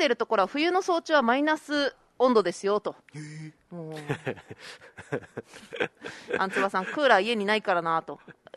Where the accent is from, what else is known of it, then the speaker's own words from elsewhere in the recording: Okinawa, Japan; 沖縄から来た人間に、